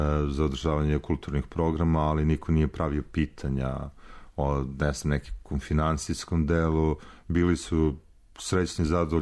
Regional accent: Serbia; Napomenu da dolazim iz Srbije

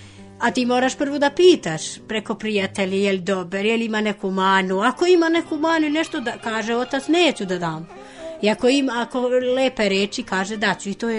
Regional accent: Albania; Serbian is a second language; Ja vičem, ja nemam veze s Kosovom, ja sam iz Albanije. Albanija i Kosova razlikuje. Ja vičem, ja sam iz Albanije.

